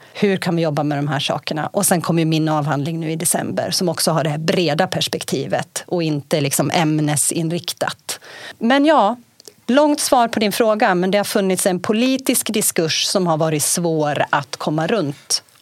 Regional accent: Sweden; Och som svenskar så känner vi liksom igen oss i en sån beskrivning.

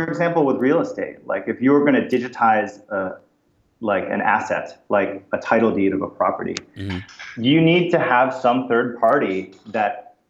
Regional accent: New York, United States; I'm from New York, but I adopted California.

